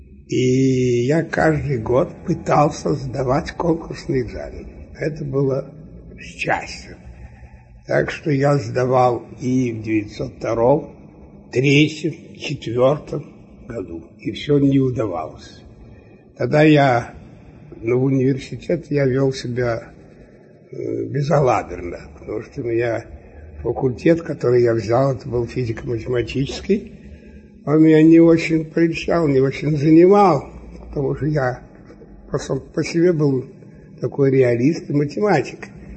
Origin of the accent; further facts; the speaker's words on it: Novgorod, Novgorod Oblast, Russia; born there; Родился я в Новгороде, закончил гимназию.